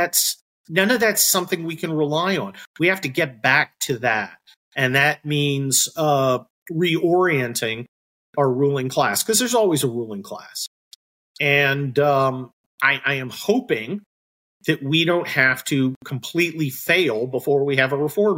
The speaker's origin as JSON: {"language": "English", "region": "California", "country": "United States", "tie": "born or raised there"}